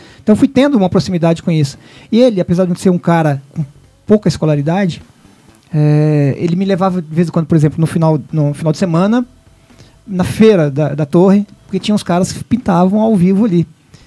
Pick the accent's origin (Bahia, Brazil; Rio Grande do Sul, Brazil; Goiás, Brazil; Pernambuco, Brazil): Goiás, Brazil; É, eu sou goiano e vim para cá em 72.